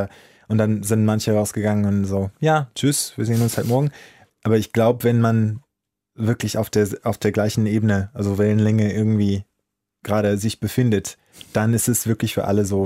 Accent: Southern United States, United States; Also, ich bin ja, wie gesagt, in Südstaaten aufgewachsen.

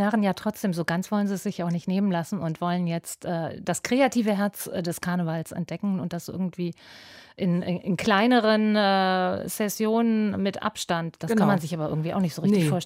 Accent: North Rhine-Westphalia, Germany; now in Berlin, Germany; Ich komme aus Nordrhein-Westfalen.

